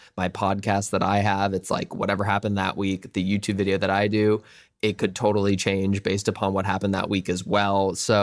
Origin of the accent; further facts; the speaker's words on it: Minnesota, United States; I think I'm so glad I grew up as a Minnesotan. And I'm really glad that I still have my Midwestern family and friends